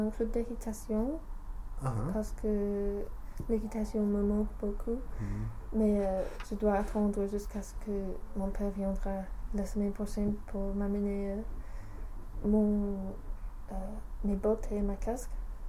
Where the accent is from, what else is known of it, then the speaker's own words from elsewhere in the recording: England, United Kingdom; French is a second language; ils comprennent que je suis anglaise